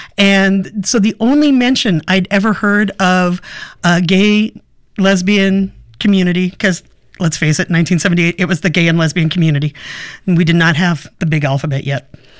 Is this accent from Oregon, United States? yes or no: yes; Portland, Oregon, United States; because I grew up in Portland. I was born here.